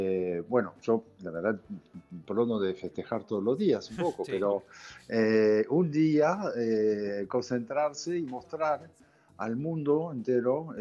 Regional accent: Bordeaux, Nouvelle-Aquitaine, France; Spanish is a second language; Yo soy de Bordeaux, sí.

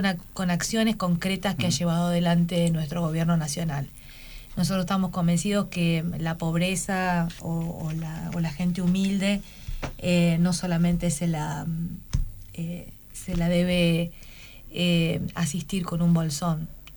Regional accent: Chajarí, Entre Ríos, Argentina; Yo vengo de un lugar de la provincia de Entre Ríos. Yo soy de Chajarí. Está dentro de una de las economías regionales más importantes de la provincia

